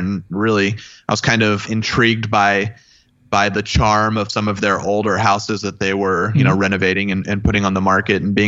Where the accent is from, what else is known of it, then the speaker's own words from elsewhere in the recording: Dallas, Texas, United States; It was my hometown in Dallas.